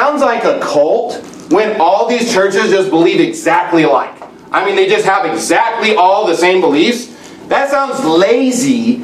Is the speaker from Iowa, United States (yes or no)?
no; Texas, United States; I grew up in Texas, and I was going to an independent Baptist church there.